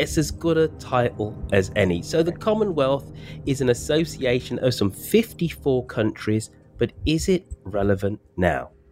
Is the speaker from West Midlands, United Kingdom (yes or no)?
yes; Birmingham, West Midlands, United Kingdom; I find myself in my home city, my hometown of Birmingham